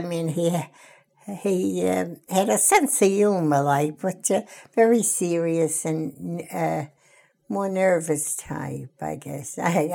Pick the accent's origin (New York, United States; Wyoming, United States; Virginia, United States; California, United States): New York, United States; Brooklyn; also born or lived in Staten Island; I grew up in Bay Ridge, Brooklyn.